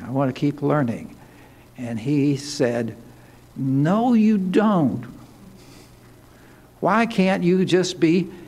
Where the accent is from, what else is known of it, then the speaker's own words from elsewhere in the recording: Alabama, United States; moved away as an adult; also born or lived in Tennessee / Maine; I'm a Southerner, was born and grew up in Alabama. I came north to college to Brown, where I met my wife